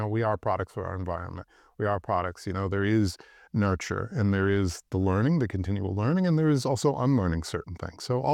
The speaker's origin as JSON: {"language": "English", "region": "Wisconsin", "country": "United States", "tie": "born or raised there", "said": "the things that I wasn't exposed to growing up in Wisconsin, identities and orientations and things like that."}